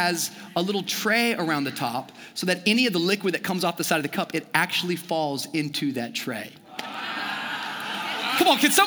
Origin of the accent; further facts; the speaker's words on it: Washington, United States; now in Miami, United States; When I first moved to Miami, there was lots of adjustments and lots of changes. I grew up in the Pacific Northwest.